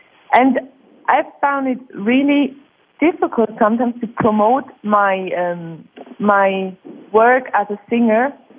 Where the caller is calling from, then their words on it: Switzerland; I'm calling from Switzerland.